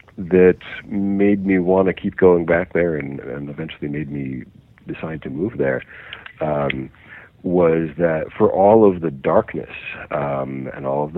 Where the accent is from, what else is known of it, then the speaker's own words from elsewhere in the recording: United States; I'm an American, you know, I have an American passport